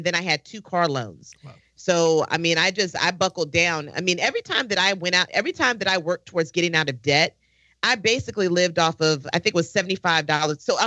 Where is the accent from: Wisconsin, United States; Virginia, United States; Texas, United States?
Virginia, United States; I'm from Virginia. I don't have any loyalties to South Carolina.